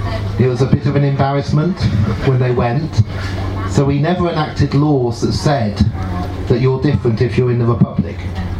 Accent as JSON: {"language": "English", "region": "England", "country": "United Kingdom", "said": "Most of us, I'm English."}